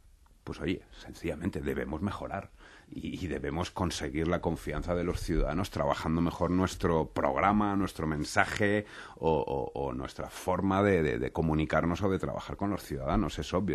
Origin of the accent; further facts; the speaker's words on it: Valencian Community, Spain; Yo como valenciano, que he vivido la actualidad política de mi tierra día a día